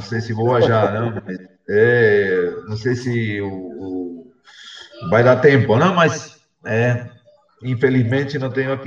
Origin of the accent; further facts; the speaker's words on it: Rio Grande do Sul, Brazil; Eu sou gaúcho, né? Gaúcho, da mesma região cultural, né?